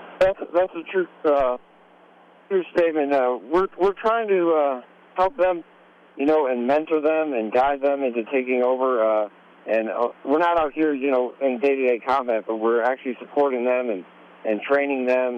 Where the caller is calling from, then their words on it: Maimana, Faryab, Afghanistan; I'm calling from Maimana, Afghanistan, which is northwest corner of Afghanistan up by Turkmenistan border.